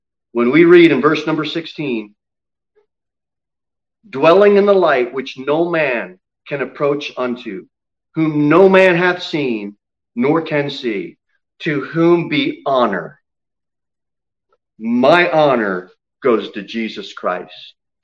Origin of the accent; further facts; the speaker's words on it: United States; born there; I'm thankful I was born in the United States.